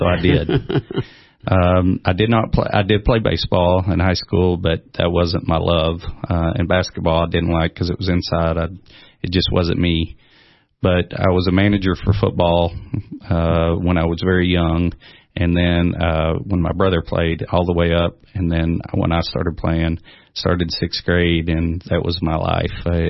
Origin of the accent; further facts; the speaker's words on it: Oneida, Tennessee, United States; I'm from Oneida, Tennessee.